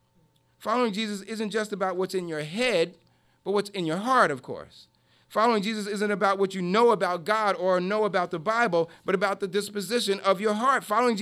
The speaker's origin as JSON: {"language": "English", "region": "New York", "country": "United States", "said": "now I'm saying, did you hear that I'm from New York?"}